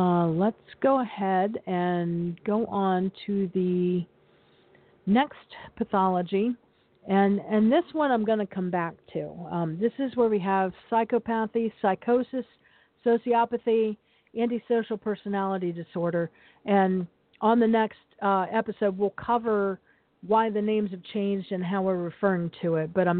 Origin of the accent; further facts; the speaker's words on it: Virginia, United States; As a Virginian, I'll let you.